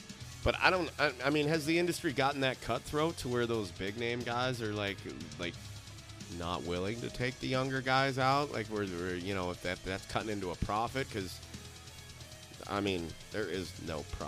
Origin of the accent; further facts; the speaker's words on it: St. Marys, Pennsylvania, United States; I say we come from Elk County, St. Mary's, drunks.